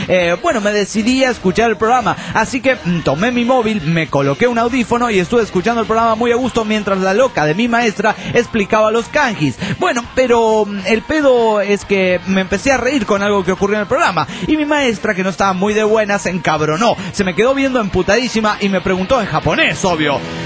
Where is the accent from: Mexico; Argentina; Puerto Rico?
Mexico; Y yo como buen mexicano le respondo